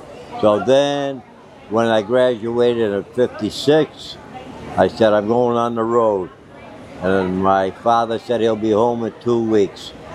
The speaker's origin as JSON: {"language": "English", "town": "Middletown", "region": "Connecticut", "country": "United States", "said": "Well, when I was 16 years old, I was from Middletown, Connecticut, and I started with Coleman Brothers in the spring of the year"}